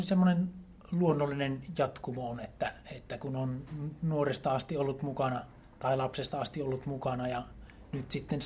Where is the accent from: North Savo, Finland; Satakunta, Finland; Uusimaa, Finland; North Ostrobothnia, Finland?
North Ostrobothnia, Finland; Pyhäjoki; Pyhäjoelta.